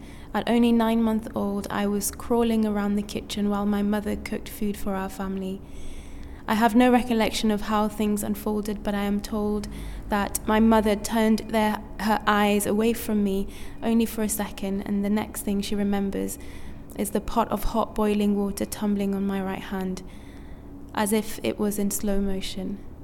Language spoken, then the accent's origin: English; France; accent: French; English is a second language; I knew they wouldn't understand, and when I did speak, some would mock my French accent.